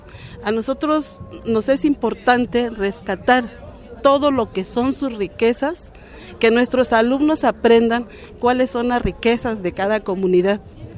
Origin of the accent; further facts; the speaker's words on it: Oaxaca, Mexico; todo aquello que nos pertenece como oaxaqueños, como mexicanos